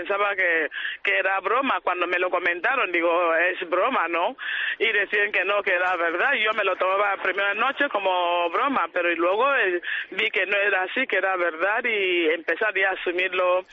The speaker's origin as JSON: {"language": "Spanish", "region": "South", "country": "Nigeria", "second_language": "Spanish", "moved": "yes", "said": "yo soy del sur de Nigeria, la religión es muy presente en nuestras vidas."}